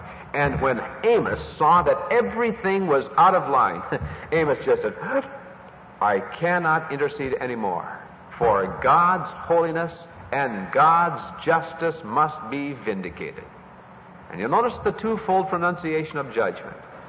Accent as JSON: {"language": "English", "town": "Hinckley", "region": "Minnesota", "country": "United States", "tie": "born or raised there", "said": "The one claim that my hometown has to fame is a fire. One of the largest forest fires in the whole of Minnesota happened at Hinckley"}